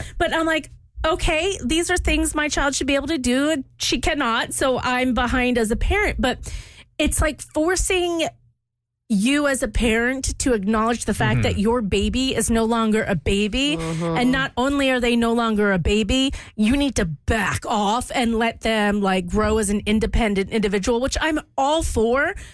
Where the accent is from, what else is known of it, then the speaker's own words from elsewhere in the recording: Louisiana, United States; Where I grew up in Louisiana, the way, you know, and it's interesting